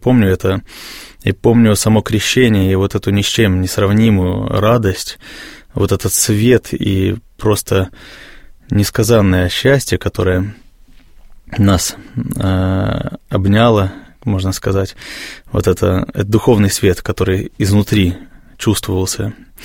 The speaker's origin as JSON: {"language": "Russian", "region": "Bashkortostan", "country": "Russia", "tie": "born or raised there", "said": "получилось так, что на псковской земле я попал, хотя родом из Башкирии."}